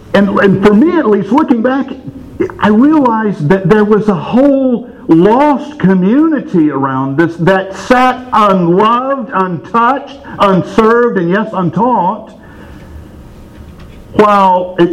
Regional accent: Alabama, United States; growing up in Northeast Alabama.

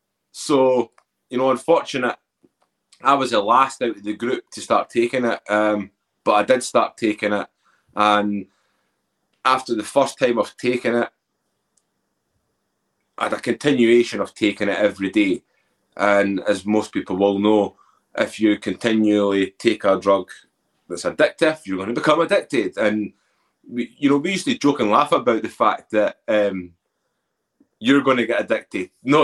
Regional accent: Edinburgh, Scotland, United Kingdom; Yeah, so I'm from Edinburgh. You know, I come from a big family.

